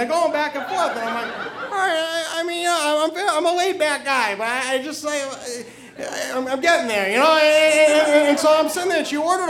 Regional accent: New Hampshire, United States; I am originally from New Hampshire.

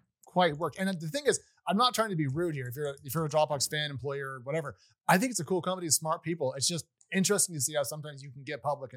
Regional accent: Oregon, United States; kind of the same group that I grew up with in Oregon.

